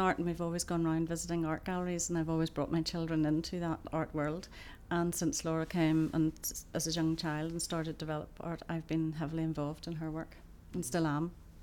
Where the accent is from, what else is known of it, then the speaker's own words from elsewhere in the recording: Belfast, Northern Ireland, United Kingdom; I was born in Northern Ireland, Belfast, and I've lived there for 50 odd years